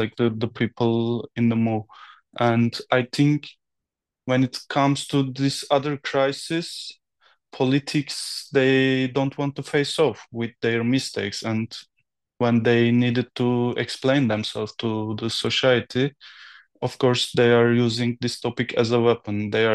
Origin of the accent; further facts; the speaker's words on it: Turkey; moved away as an adult; now in Poland; I'm from Turkey, but I'm a Kurdish. Normally, I'm a doctor, and after finishing the med school, I worked as a doctor for 1 year in Turkey.